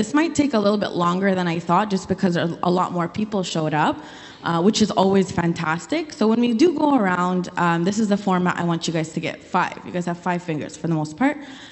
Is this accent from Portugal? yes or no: no; Ottawa, Ontario, Canada; I'm from Ottawa